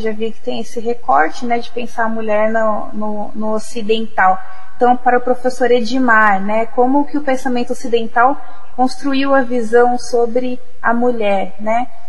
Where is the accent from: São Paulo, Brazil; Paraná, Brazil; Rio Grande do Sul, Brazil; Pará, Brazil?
São Paulo, Brazil; Campinas; porque ela é minha conterrânea, também sou de Campinas.